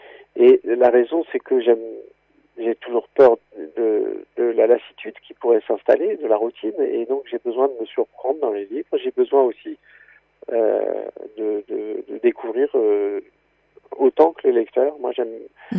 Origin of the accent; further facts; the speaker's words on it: Paris, Île-de-France, France; je suis parisien de naissance. Mm-hmm. J'ai toujours vécu à Paris